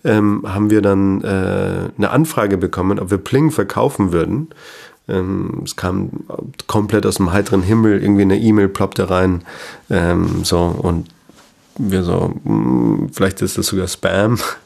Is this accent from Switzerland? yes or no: no; Austria; Ich bin ursprünglich aus Österreich